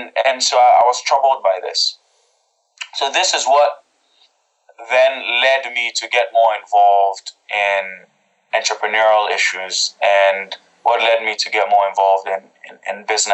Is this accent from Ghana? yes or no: yes; Ghana; I grew up in Ghana. I'm very much Pan-African, both in philosophy and in DNA, because I am mostly Ghanaian, but I'm also part Burkinabe and Egyptian.